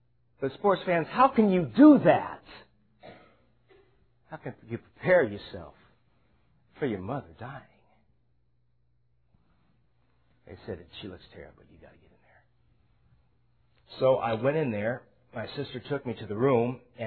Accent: California, United States; now in San Antonio, United States; I am not from Texas. From the land of steers and queers, but California. So I don't talk like you guys.

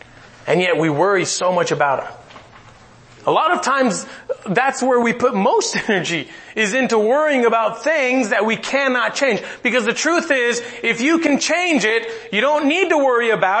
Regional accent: Mexico; And I grew up in Mexico and they made us stand outside the front of the classroom

